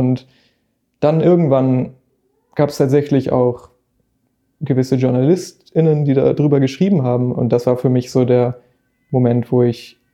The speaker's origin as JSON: {"language": "German", "region": "Hamburg", "country": "Germany", "said": "Eimsbüttel, ja, hier in Hamburg."}